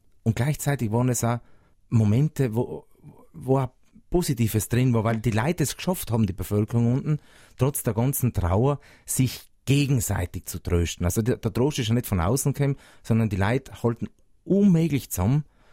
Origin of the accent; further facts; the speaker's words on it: South Tyrol, Italy; so wie es viele Dörfer bei uns in Südtirol sind.